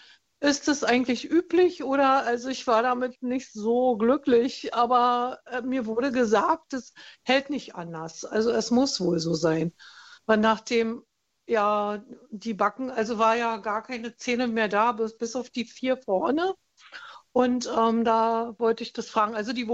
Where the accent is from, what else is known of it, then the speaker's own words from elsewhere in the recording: East Germany, Germany; durch die Zeit früher bei uns im Osten wurde ja auch nicht so viel drauf geachtet.